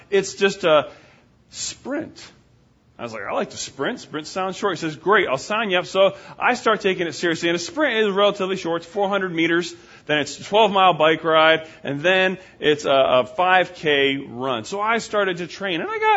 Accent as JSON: {"language": "English", "region": "New Jersey", "country": "United States", "said": "I'm originally from New Jersey, so I like to say northeast of here."}